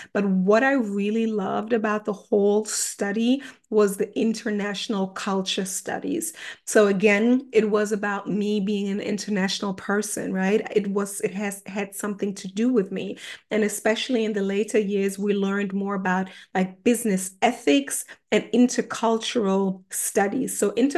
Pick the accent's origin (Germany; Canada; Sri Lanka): Germany; English is a second language; So English, okay, that was part of me because I grew up in Germany and German is the first language here, but English kind of always connected me also to my Ghanaian side.